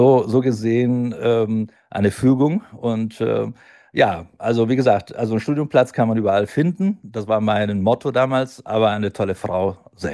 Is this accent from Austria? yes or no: no; Milan, Lombardy, Italy; German is a second language; genau, in Mailand geboren worden und ja, also die meisten Zeit habe ich in meiner Jugend in Mailand verbracht.